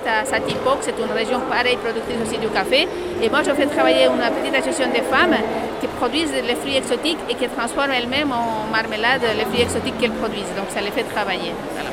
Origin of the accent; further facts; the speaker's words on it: Amazonas, Peru; French is a second language; now in France; je suis la fille de la productrice, je viens d'un département qui s'appelle Amazonas, qui se trouve au nord du Pérou. Et le village s'appelle Rodriguez de Mendoza